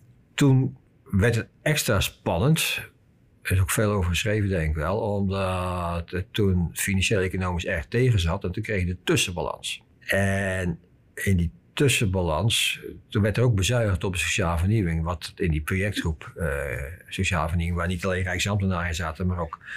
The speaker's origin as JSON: {"language": "Dutch", "town": "Rotterdam", "region": "South Holland", "country": "Netherlands", "said": "Dus ik woon nu in Rotterdam, hè? En ik kwam uit Rotterdam."}